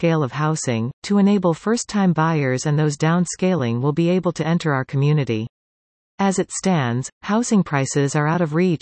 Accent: Hillsburgh, Ontario, Canada; I grew up in Hillsburg, going through grade and then high school in Erin. I have lived here 45 of my 60-plus years.

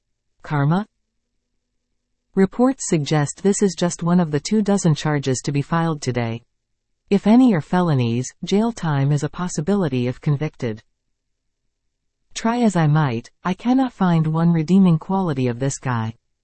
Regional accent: Canada; Obviously, being Canadian, I am neither Republican nor Democrat

